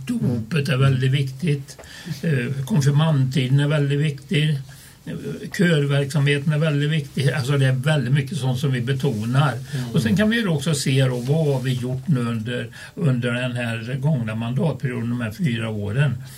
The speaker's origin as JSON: {"language": "Swedish", "town": "Gudhem", "region": "Västra Götaland County", "country": "Sweden", "said": "och jag kommer från Gudhem. Jag har varit aktiv i kyrkan sen vi flyttade hem då, från att ha studerat ut på andra ställen i mitten på 80-talet."}